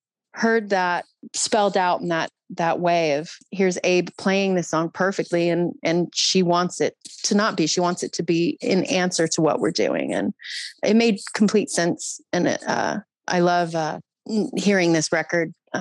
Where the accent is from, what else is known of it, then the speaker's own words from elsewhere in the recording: Arizona, United States; growing up in Arizona … was a big deal because … was from Arizona as well.